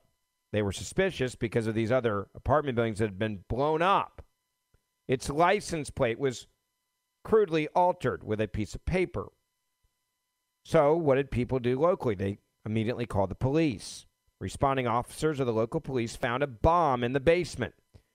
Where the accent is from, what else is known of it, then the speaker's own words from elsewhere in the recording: Memphis, Tennessee, United States; If you look at a map right now and you go from my hometown of Memphis to Los Angeles, you, just really think about that.